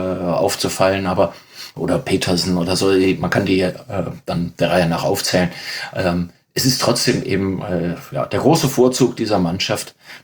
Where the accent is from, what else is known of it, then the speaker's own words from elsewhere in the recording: Cologne, North Rhine-Westphalia, Germany; Also ich muss als gebürtiger Kölner